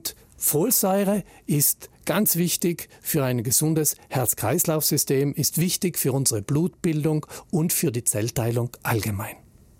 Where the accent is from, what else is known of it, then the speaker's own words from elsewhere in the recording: Trentino-Alto Adige, Italy; Das ist ja bei uns in Südtirol so üblich